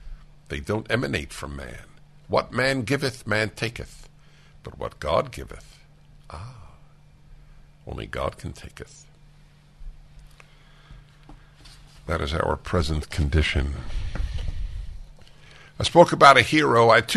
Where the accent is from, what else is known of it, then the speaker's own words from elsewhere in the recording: New York City, New York, United States; It's not an idea I grew up with in New York City, but it's one that I came to understand in the course of a lifetime.